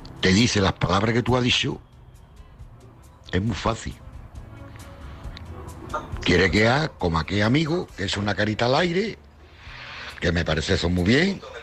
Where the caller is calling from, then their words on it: Cádiz, Andalusia, Spain; de Cádiz.